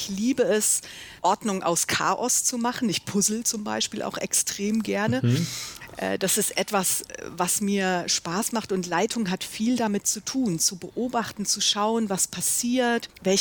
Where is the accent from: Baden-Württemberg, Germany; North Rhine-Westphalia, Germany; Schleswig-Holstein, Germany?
North Rhine-Westphalia, Germany; Mönchengladbach; Ich bin in Mönchengladbach aufgewachsen, bin immer schon gerne unterwegs gewesen.